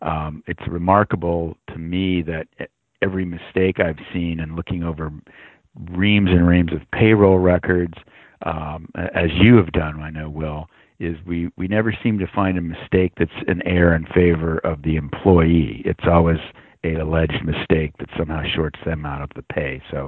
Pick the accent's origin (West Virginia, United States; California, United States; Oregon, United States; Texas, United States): Oregon, United States; Eugene; When I grew up in Eugene, Oregon, which at the time was the lumber capital of the world